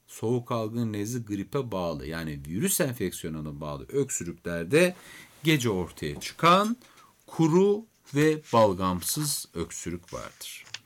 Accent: Beypazarı, Ankara, Turkey; ben Ankara Beypazarlıyım. Yıllarca sobalı evlerde büyüdük.

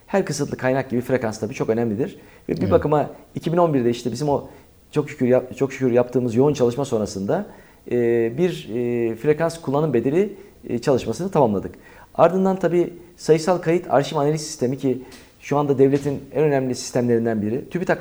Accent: Istanbul, Turkey; born there; Ben 1971 yılında İstanbul'da doğdum. Rahmetli babam inşaat profesörüydü. Birazcık böyle mühendislik ortamı içinde bir bakıma büyümüş olduk.

